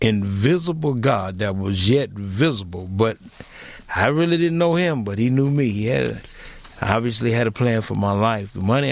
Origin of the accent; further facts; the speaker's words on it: Atlanta, Georgia, United States; Okay, I was born in Atlanta, Georgia, in the inner city of Atlanta, Georgia.